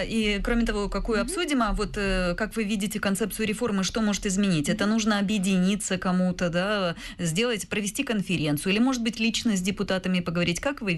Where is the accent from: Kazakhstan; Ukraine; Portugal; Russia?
Ukraine; Zaporizhzhia, Zaporizhzhia Oblast; also born or lived in Kyiv; now in Odesa, Ukraine; я из Запорожья в Киев переехала, из Киева в Одессу сейчас